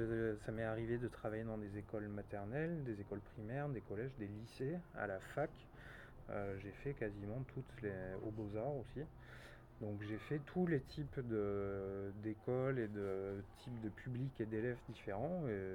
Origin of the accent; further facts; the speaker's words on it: Montpellier, Occitanie, France; je viens de Montpellier où j'ai fait les Beaux-Arts de 2009 jusqu'en 2014.